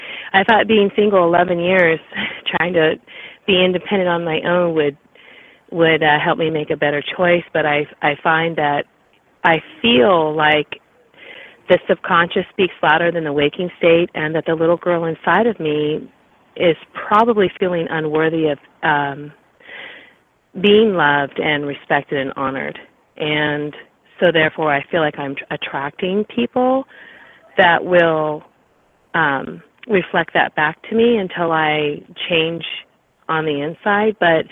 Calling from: California, United States; California this evening.

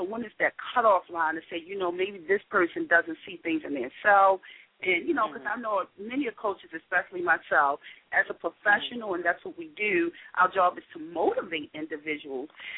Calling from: Woodlawn, Maryland, United States; calling from Woodlawn. I'm here at my spa

